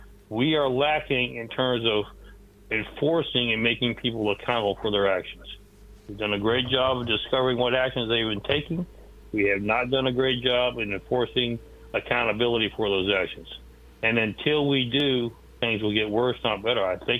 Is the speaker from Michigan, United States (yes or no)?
no; Columbia, South Carolina, United States; we're right down the street from Charlotte in Columbia, South Carolina, my hometown.